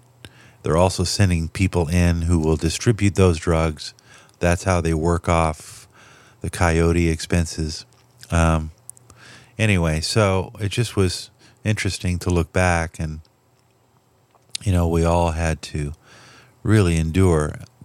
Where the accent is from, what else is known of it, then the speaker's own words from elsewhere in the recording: Los Angeles, California, United States; and I grew up in Los Angeles